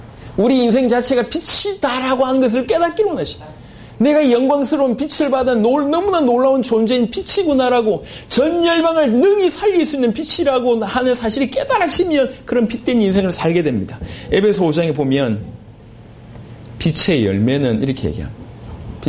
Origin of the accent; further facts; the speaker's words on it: Masan, South Gyeongsang, South Korea; 제가 마산에 살 때의 과거는 어둠이었습니다.